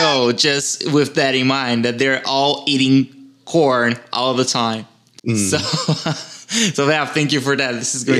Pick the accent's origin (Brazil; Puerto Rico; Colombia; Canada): Brazil; Like, I'm from Brazil. I'm not from the United States.